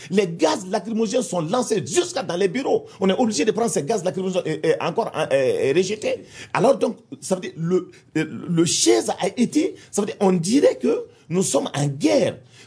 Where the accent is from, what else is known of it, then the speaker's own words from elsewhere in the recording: Mopti, Mali; comme au nord du Mali, comme au centre chez nous, à Banka, c'est Banyagara